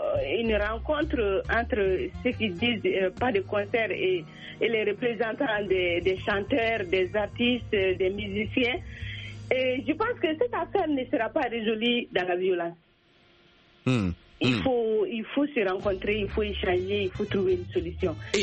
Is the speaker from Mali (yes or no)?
yes; Mali; nous on a détruit ça chez nous au Mali. On a détruit d'abord au Mali.